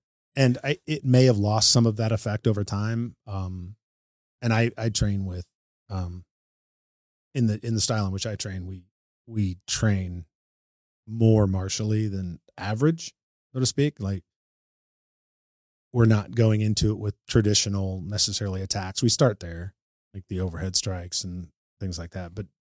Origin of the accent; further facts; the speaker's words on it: Arizona, United States; So I grew up in Arizona, my high school time, and we'd go to the desert and they would clear out a spot.